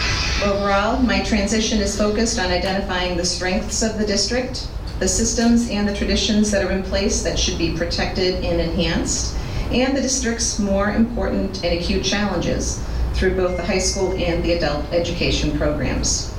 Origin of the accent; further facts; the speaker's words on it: Ireland; being an Irish person with a lot of emotion, you know, where I grew up.